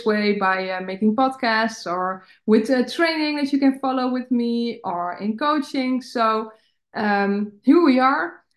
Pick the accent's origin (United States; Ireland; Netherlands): Netherlands; English is a second language; So I'm from the Netherlands